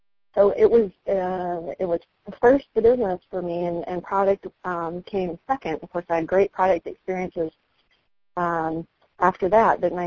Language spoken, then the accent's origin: English; Dallas, Texas, United States; also born or lived in Minnesota / Los Angeles; now in Olympia, United States; So originally from Dallas and then went to school up in Minnesota, and then spent about 10 years in Los Angeles, and now I'm in the Olympia, Washington area.